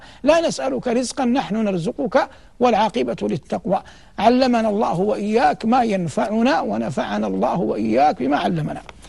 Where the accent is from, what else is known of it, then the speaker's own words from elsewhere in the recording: Hejaz, Saudi Arabia; يسمونها عندنا في الحجاز بلدان